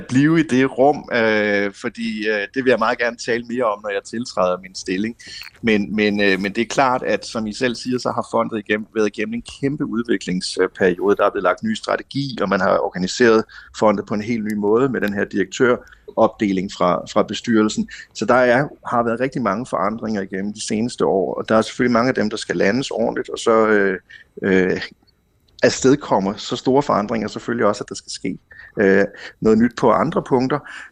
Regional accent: Odense, Region of Southern Denmark, Denmark; jeg kommer fra Odense

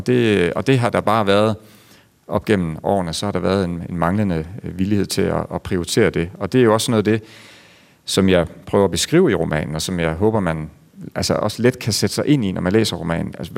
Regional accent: Central Denmark Region, Denmark; vi har været meget egnet til det på min hjemegn, at tage den her giftfabrik til os

